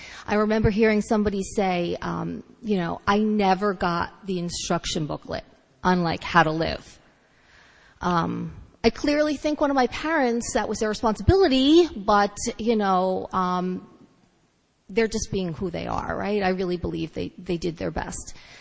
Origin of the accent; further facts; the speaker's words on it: New York, United States; I grew up in Westchester, you know, in the woods behind there, right?